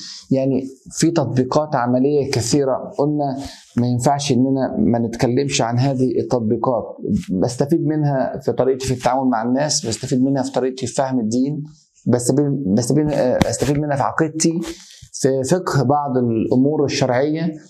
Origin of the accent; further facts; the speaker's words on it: Egypt; أن أنا عشان أنا من مصر، فتفصيلات الفتح المصري بالنسبة لي بتعني أكثر من غيري